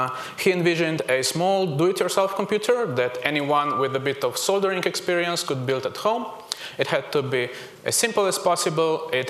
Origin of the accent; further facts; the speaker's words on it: Ljubljana, Slovenia; English is a second language; I am an electrical engineer. I am a free software developer. I come from Ljubljana, and I'm a member of the Slovenian hackerspace Kiberpipa.